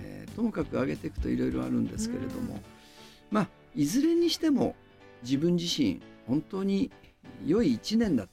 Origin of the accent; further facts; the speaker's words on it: Hakodate, Hokkaido, Japan; born there; 北海道の函館で生まれて、私は父親が養子、母親が養女、この2人から生まれて